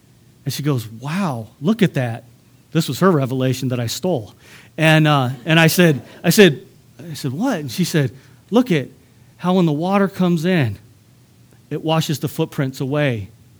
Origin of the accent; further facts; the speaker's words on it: California, United States; I've seen a lot of beaches from the Pacific Ocean to where I was raised in California to the Gulf to the Atlantic, all around me.